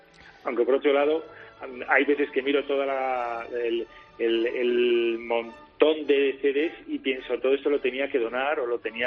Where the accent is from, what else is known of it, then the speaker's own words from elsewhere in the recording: Ávila, Castile and León, Spain; yo soy de una familia, digamos, humilde de provincias, de Ávila, yo nací en Ávila.